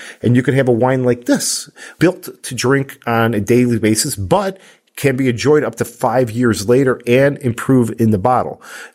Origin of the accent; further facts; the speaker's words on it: Chicago, Illinois, United States; And when I say intense snow, hey, we're from Chicago. We know snow, right, guys?